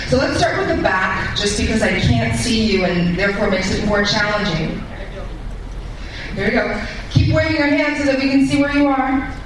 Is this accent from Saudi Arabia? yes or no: no; Canada; now in United States; I'm coming from the United States. I am Canadian